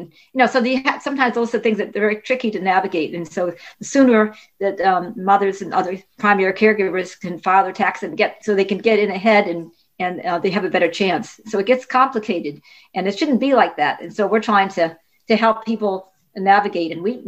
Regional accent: Milwaukee, Wisconsin, United States; I'm originally from Milwaukee.

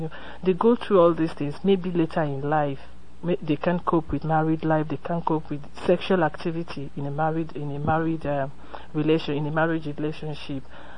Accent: Nigeria; I'm a journalist from Nigeria, but I'm here for the Constitutional Rights Project from Lagos, Nigeria.

